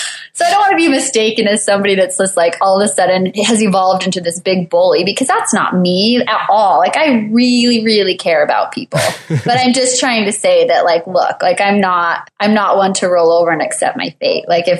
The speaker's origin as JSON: {"language": "English", "region": "Utah", "country": "United States", "said": "which is so strange because we're both from Utah and I really like Tyson."}